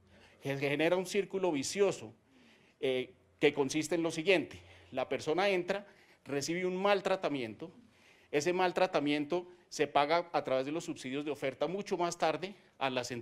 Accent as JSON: {"language": "Spanish", "region": "Bogotá", "country": "Colombia", "said": "como funcionario del gobierno nacional, pero también como bogotano"}